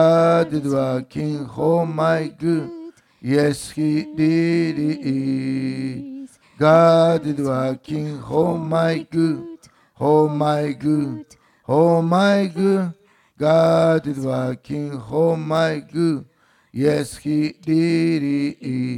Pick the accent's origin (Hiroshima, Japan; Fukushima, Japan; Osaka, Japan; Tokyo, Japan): Osaka, Japan; で、私は大阪の人だったんですね。でそれが東京に行ってですね